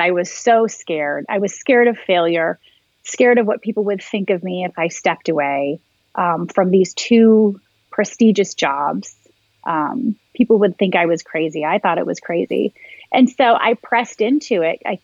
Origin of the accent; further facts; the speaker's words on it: Michigan, United States; You know, I was born and raised in Michigan, went to college in Ohio.